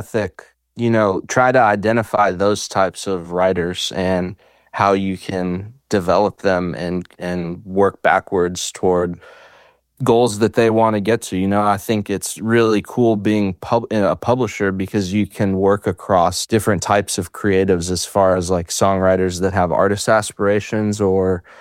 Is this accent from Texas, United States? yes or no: no; Nolensville, Tennessee, United States; also born or lived in Minnesota; But yeah, so I was born in Minnesota, and then when I was about 10 years old, my dad took a job change and we moved to Nolensville, Tennessee.